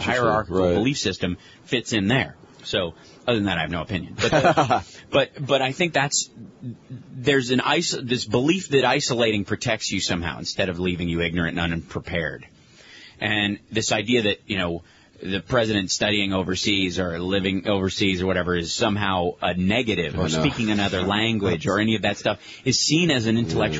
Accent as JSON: {"language": "English", "region": "Kentucky", "country": "United States", "tie": "born or raised there", "said": "Yeah, I think there's a couple of belief systems in the South, and I grew up in Kentucky, and one of them is ignorance equals innocence."}